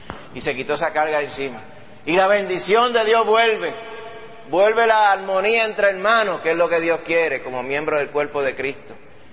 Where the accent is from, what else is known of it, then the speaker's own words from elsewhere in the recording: Puerto Rico; Nosotros como puertorriqueños siempre tomamos la ofensa, la tomamos como una ofensa personal.